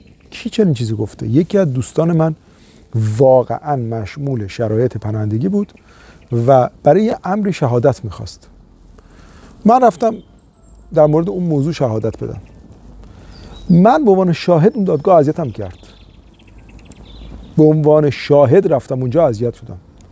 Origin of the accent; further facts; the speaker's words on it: Iran; born there; من تو ایران به دنیا اومدم، ایرانی ام.